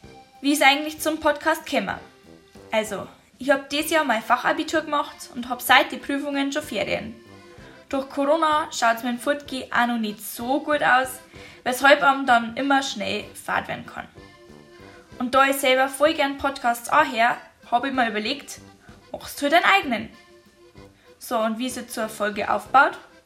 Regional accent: Bavaria, Germany; accent: Lower Bavarian dialect; wie ihr vielleicht schon hören könnt, komme ich aus Niederbayern. Und dieser Podcast wird ausschließlich in Dialekt aufgezeichnet.

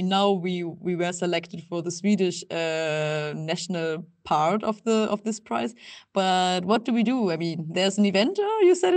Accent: Germany; English is a second language; I'm from Germany

